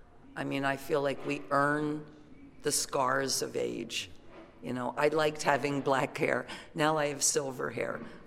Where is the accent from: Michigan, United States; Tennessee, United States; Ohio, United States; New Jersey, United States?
New Jersey, United States; I'm not from New York. I was from a rural a town in South Jersey. I came to New York. I flourished in New York and started my band there and CBGB's